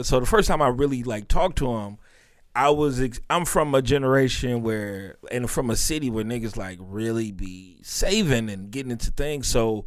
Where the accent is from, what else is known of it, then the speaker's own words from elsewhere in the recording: Chicago, Illinois, United States; But I was ready for it because I'm from Chicago.